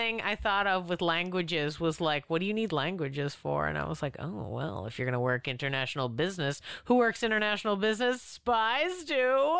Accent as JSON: {"language": "English", "town": "Boston", "region": "Massachusetts", "country": "United States", "tie": "born or raised there", "said": "No, I grew up in Boston and we didn't have magnet schools"}